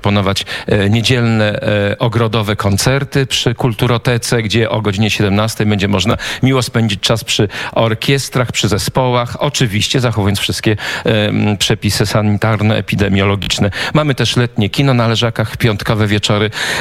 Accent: Warsaw, Masovian Voivodeship, Poland; born there; now in Cegłów, Poland; Mieszkam pod Cegłowem od 26 lat, znaczy zamieszkuję, bo również jestem z urodzenia warszawiakiem

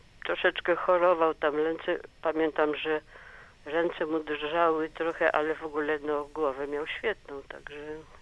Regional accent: Warsaw, Masovian Voivodeship, Poland; now in Ireland; ja nie jestem z Irlandii, ja jestem z Warszawy

